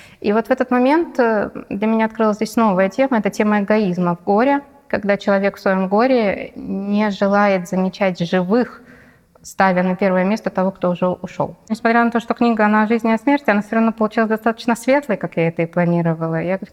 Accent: Novosibirsk, Novosibirsk Oblast, Russia; Я писательница из Новосибирска.

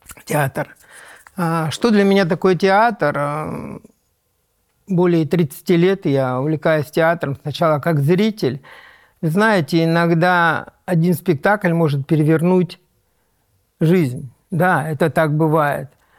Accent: Omsk, Omsk Oblast, Russia; Я всегда горжусь тем, что я коренной амич в 4-м поколении, 1900 2013 года … дед сюда переехал с Белоруссии. Мы здесь живем. Я люблю свой край, люблю свой город.

